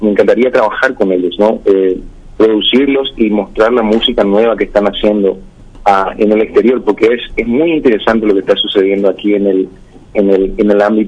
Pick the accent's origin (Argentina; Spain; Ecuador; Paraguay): Paraguay; Venir a tocar a mi país, venir a mostrar mi arte, mi música en mi país.